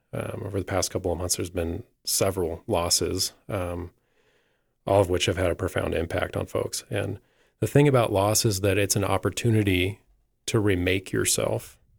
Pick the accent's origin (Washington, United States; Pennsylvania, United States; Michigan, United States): Washington, United States; So I'm from, I'd say I'm from Southwest Washington, and, you know, kind of as rural as Washington State gets on the western side. Grew up in a small town, not too dissimilar in size from Sheridan